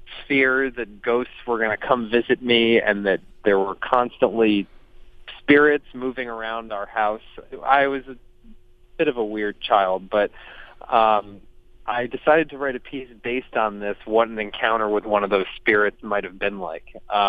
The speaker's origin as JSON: {"language": "English", "region": "Connecticut", "country": "United States", "tie": "born or raised there", "also_born_or_lived": "Manhattan", "said": "I grew up, well, I was born in Manhattan and lived there until I was almost seven. And when my family and I moved to Connecticut, I couldn't deal with the silence."}